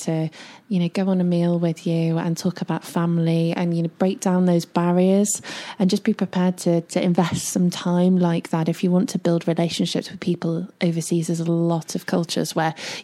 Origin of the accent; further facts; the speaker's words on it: United Kingdom; as a Brit, we have a really bad reputation for being culturally aware